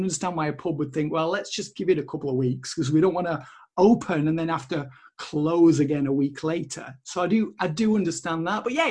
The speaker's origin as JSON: {"language": "English", "town": "Kendal", "region": "North West England", "country": "United Kingdom", "tie": "born or raised there", "said": "I was in my hometown of Kendal on Saturday"}